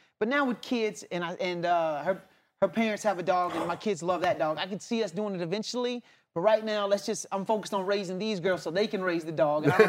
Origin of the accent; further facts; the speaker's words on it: Alabama, United States; now in Oklahoma, United States; Well, so I'm originally from Alabama. I live in Oklahoma now.